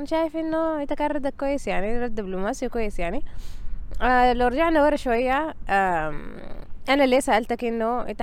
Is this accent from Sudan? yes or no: yes; Sudan; فدي حاجة إحنا ما متعودين عليها نهائي كسودانيين